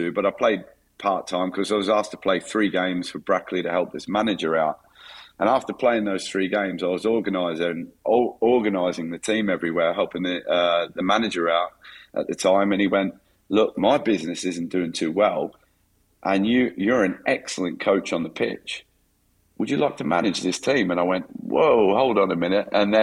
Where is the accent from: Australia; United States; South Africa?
Australia; Newcastle, New South Wales; I got a call to go back to my hometown side and go and train with them. And that was the age of 34. And I went back to Newcastle in Australia and trained with them.